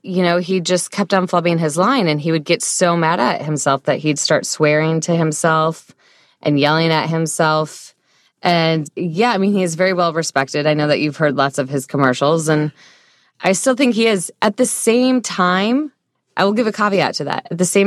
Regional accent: Michigan, United States; it's within Michigan at WKAR, my home state.

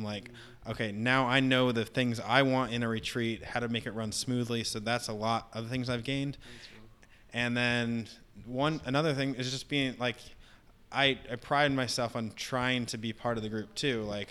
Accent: Virginia, United States; it's so crazy for me to see all these people in where I grew up in Northern Virginia

